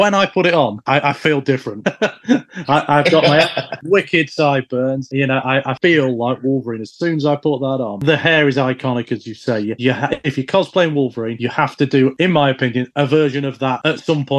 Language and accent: English; England, United Kingdom; to me as an Englishman, it's very James Bond espionage.